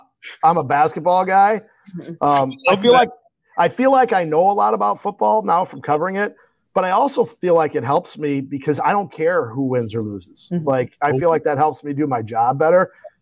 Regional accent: Chicago, Illinois, United States; And just like growing up in Chicago, I mean, what good college, I grew up in the 70s and 80s in Chicago.

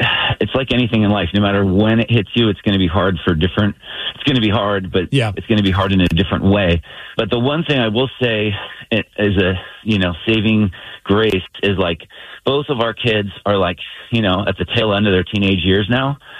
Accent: Santa Barbara, California, United States; born or raised there

